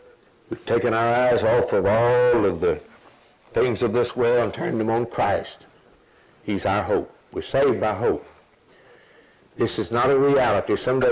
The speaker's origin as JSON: {"language": "English", "region": "Alabama", "country": "United States", "tie": "born there", "said": "I was born down in Alabama years ago, and then the Depression hit, and my dad lost his job in the steel mill."}